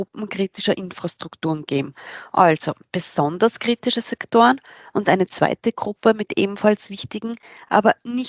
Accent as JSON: {"language": "German", "country": "Austria", "said": "Bei uns in Österreich heißt das Pendant GovZERT."}